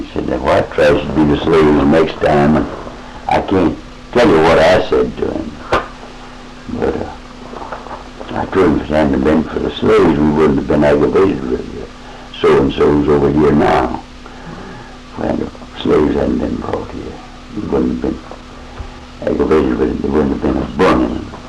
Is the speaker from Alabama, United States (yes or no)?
no; North Carolina, United States; We came from North Carolina. These were Georgia crackers down here, you know.